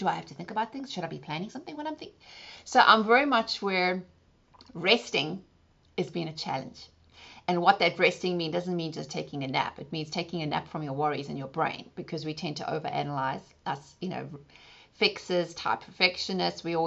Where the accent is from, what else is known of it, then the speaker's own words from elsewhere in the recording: South Africa; during growing up in South Africa, with it being so volatile